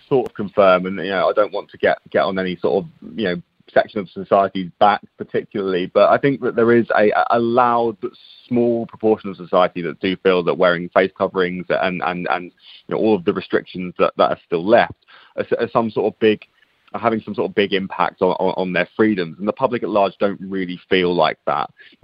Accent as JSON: {"language": "English", "country": "United Kingdom", "said": "us, I guess, as the British public, to pin the blame on our neighbours and others."}